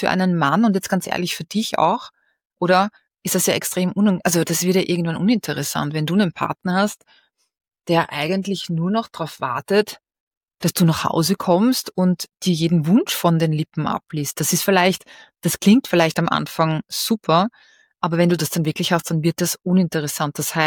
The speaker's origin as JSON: {"language": "German", "country": "Austria"}